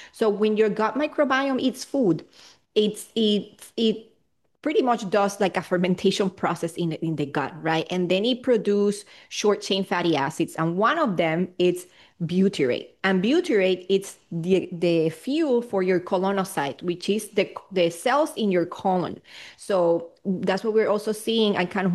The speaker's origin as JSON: {"language": "English", "country": "Puerto Rico", "said": "I'm from Puerto Rico. So in my culture, we drink a lot of coffee."}